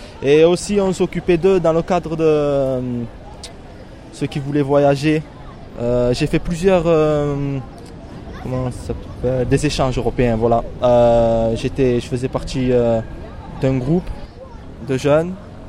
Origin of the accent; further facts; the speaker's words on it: Marseille, Provence-Alpes-Côte d'Azur, France; De Marseille